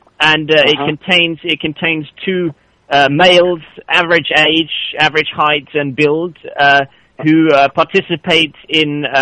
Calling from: Vancouver, British Columbia, Canada; I'm calling from the British Embassy in Vancouver.

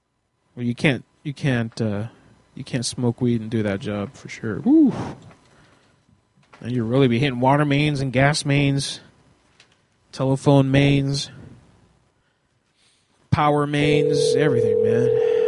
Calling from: Pennsylvania, United States; also born or lived in Las Vegas; Well, I'm calling from Central PA, you see, but I've got a cell phone. I moved out here a few years ago.

